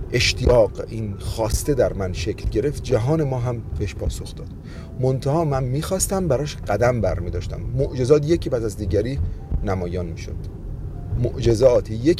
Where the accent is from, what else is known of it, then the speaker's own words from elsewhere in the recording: Iran; من تو ایران زندگی کردم، تو ایران بزرگ شدم، تو ایران درس خوندم، از بین خود شماها اومدم